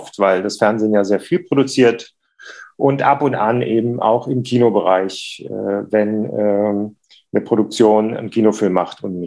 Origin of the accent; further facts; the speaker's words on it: Frankfurt, Hesse, Germany; Ich bin Frankfurter, bin 59 Jahre alt